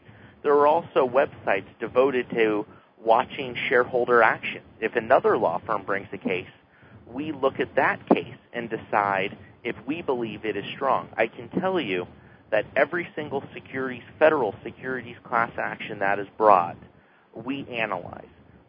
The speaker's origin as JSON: {"language": "English", "town": "Seattle", "region": "Washington", "country": "United States", "tie": "born or raised there", "said": "Sure. I grew up in Seattle, went to college at Gonzaga University."}